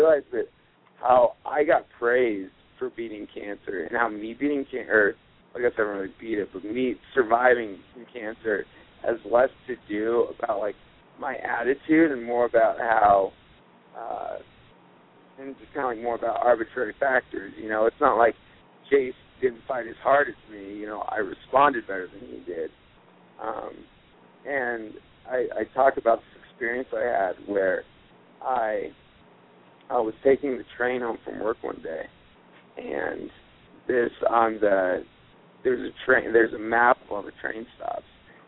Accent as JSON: {"language": "English", "town": "Aurora", "region": "Colorado", "country": "United States", "said": "I am from Aurora, Colorado."}